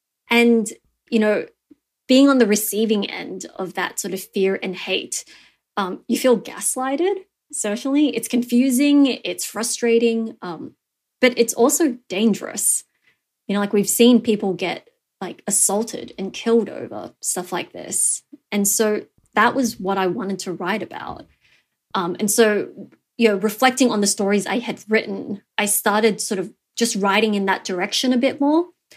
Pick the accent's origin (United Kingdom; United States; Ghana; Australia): Australia; You're growing up in Australia